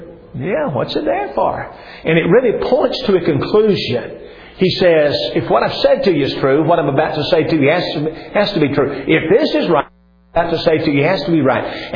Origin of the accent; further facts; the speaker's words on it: Huntsville, Alabama, United States; now in Hendersonville, United States; I've lived in Hendersonville most of my life. I grew up in Huntsville, Alabama. Been in Hendersonville for the last 25 years. Been in Middle Tennessee for the last 30 plus years.